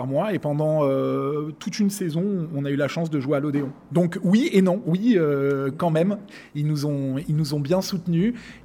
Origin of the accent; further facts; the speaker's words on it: Montpellier, Occitanie, France; Donc, on n'est pas si loin, on est occitan aussi. On vient de Montpellier